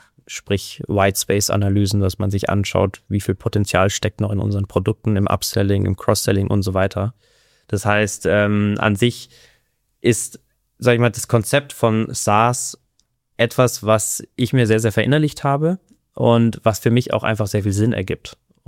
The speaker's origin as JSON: {"language": "German", "town": "Kufstein", "region": "Tyrol", "country": "Austria", "tie": "born or raised there", "said": "Ich bin ja in Kufstein aufgewachsen in Österreich. Bin dann vor Corona habe ich meinen Abschluss in Kufstein gemacht, habe die Matura dort absolviert"}